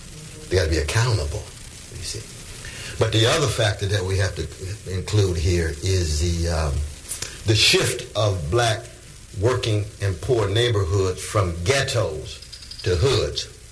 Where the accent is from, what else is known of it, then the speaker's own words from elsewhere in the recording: Sacramento, California, United States; See, when I grew up in Glen Elder in Sacramento, you know, it was a ghetto, but we didn't think of it as a ghetto because we were having a good time.